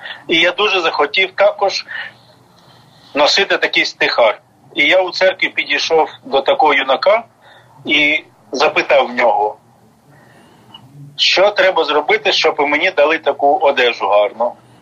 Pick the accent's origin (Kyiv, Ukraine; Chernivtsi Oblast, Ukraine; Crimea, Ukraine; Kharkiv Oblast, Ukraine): Crimea, Ukraine; Я народився і виріс в Криму. Там я був охрещений в Покровській церкві міста Джанкой. І жив від тієї церкви за 80 кілометрів.